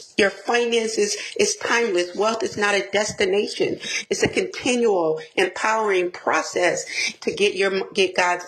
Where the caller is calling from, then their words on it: Houston, Texas, United States; I'm tapping in from Houston, Texas. It's a little rainy, but rain is good.